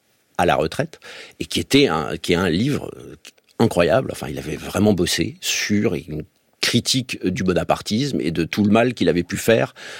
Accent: Toulon, Provence-Alpes-Côte d'Azur, France; now in Paris, France; moi je venais de Toulon. Enfin, j'étais arrivé à Paris un peu plus tôt, sans doute.

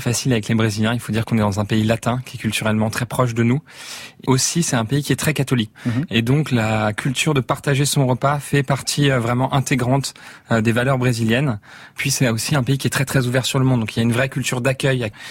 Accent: France; en tant que Français, ils nous posaient beaucoup de questions

